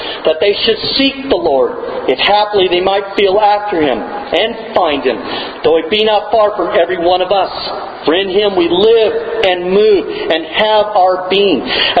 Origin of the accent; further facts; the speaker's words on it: California, United States; now in South Carolina, United States; I grew up in California. I had black friends.